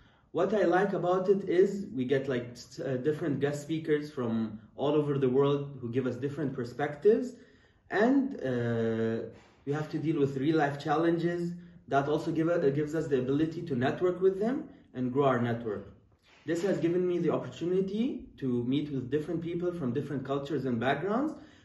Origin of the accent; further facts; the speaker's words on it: Muscat, Oman; now in United States; I'm from Muscat, Oman.